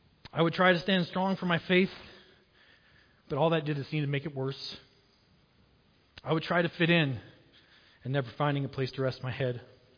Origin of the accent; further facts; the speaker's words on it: Maybell, Colorado, United States; also born or lived in Craig; I was born here in Craig. I'm one of y'all. We moved around a lot before the age of 5, but at 5, we moved back to Maybell because my dad was given an opportunity to work at the sheriff's department, and I grew up there. I'm a true Maybellite